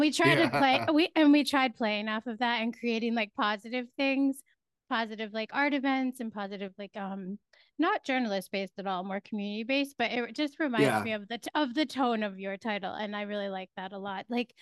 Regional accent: Pittsfield, Massachusetts, United States; I'm from Pittsfield, and it reminds me of...

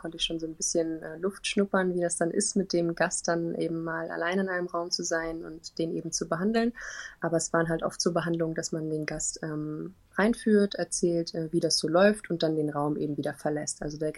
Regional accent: Heringsdorf, Mecklenburg-Vorpommern, Germany; Ich bin 23 Jahre alt und ich komme aus Heringsdorf. Das liegt auf der Insel Usedom in Mecklenburg-Vorpommern.

